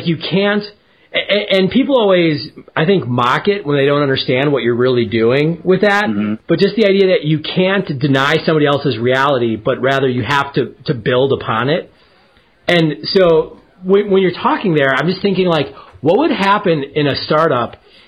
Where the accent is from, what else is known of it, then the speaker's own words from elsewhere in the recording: Milwaukee, Wisconsin, United States; It's a coffee stout from Lakefront Brewery in Milwaukee. I had to represent for my hometown today.